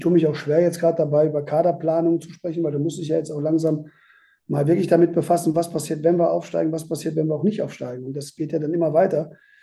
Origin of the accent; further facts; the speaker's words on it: West Germany, Germany; Also ich bin ja groß geworden hier im Westen und hatte immer den höchsten Respekt davor.